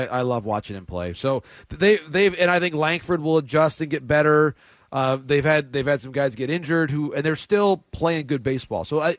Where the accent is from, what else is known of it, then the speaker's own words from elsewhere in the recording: Michigan, United States; also born or lived in Seattle; growing up in Michigan in a small town, I didn't really have a full global appreciation for what baseball is